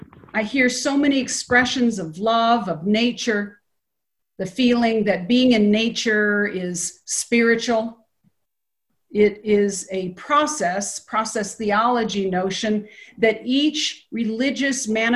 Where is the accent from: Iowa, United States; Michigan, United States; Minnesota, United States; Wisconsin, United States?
Michigan, United States; I've been watching this and seeing the examples from my home state of Michigan, and in particular in Detroit and the counties surrounding it.